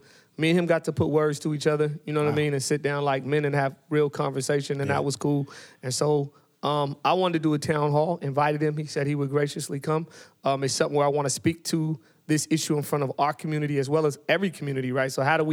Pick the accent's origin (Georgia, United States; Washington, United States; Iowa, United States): Washington, United States; Seattle; I'm from the South End in the Central District. Yeah. I represent that.